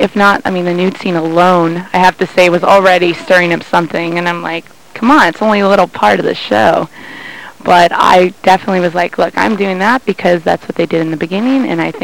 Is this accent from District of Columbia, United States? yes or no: no; San Jose, California, United States; now in Santa Cruz, United States; I'm originally from San Jose. I've been here about 5 years in Santa Cruz, and I'm moving to New York in 2 months